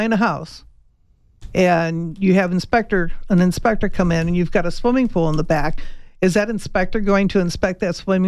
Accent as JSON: {"language": "English", "town": "Chicago", "region": "Illinois", "country": "United States", "said": "I'm from Chicago."}